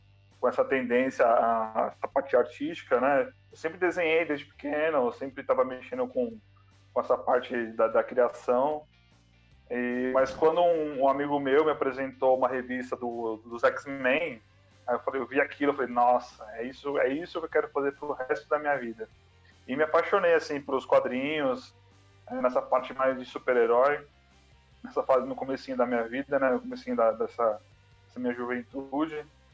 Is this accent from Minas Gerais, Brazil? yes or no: no; São Paulo, Brazil; now in Guarulhos, Brazil; Eu sou aqui de São Paulo, tô em Guarulhos.